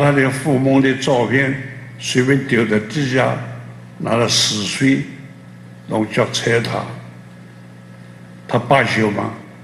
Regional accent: United States; 我们美国人得到硫磺岛

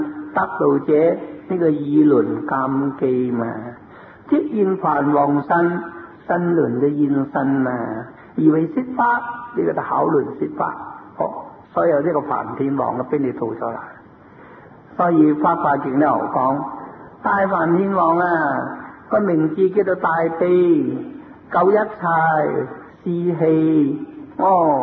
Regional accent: China; 大色咧，在我哋中国人咧，佢按嘅名字咧叫做玉皇大帝。

